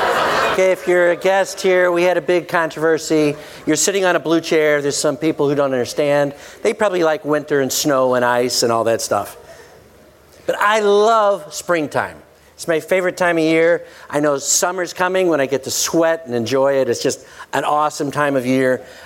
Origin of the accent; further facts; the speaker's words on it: El Paso, Texas, United States; also born or lived in France; We just moved back from France. My dad was in the military and got out. And we came back to my hometown, which is El Paso, Texas.